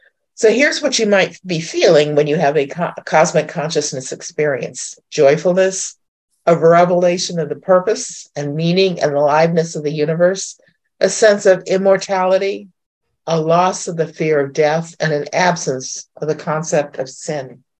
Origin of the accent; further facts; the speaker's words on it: New England, United States; So like Holmes, I'm from New England.